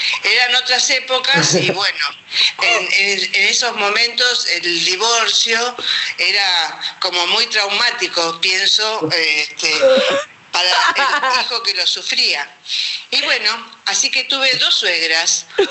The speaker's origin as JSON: {"language": "Spanish", "town": "Bahía Blanca", "region": "Buenos Aires Province", "country": "Argentina", "said": "Yo soy de Bahía Blanca y conocí a mi marido que estaba temporariamente ahí y en menos de un año nos casamos."}